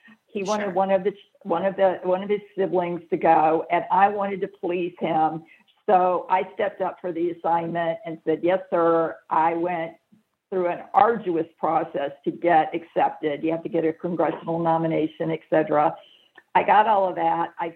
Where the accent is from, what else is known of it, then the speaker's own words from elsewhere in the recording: Jackson, Mississippi, United States; Well, I grew up in the South, the Deep South, Jackson, Mississippi, and, you know, it's part of the Bible, Southern Baptist.